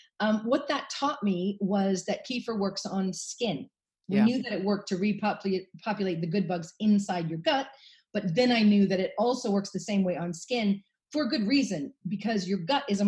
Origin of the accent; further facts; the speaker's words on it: San Francisco, California, United States; accent: American; now in Wales, United Kingdom; So I came from San Francisco originally, thus the American accent. I was a city girl, basically couldn't boil an egg, ended up coming to Wales, falling in love with a Welsh farmer